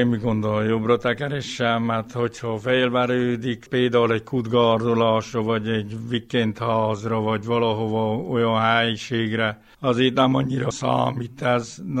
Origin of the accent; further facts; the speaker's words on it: Gerence, Covasna, Romania; Gerencéről vagyok … egyébként főfékedek. 1972-ben születtem, szeptember 5-én láttam meg a napvilágot. Itt születtem Gerencén.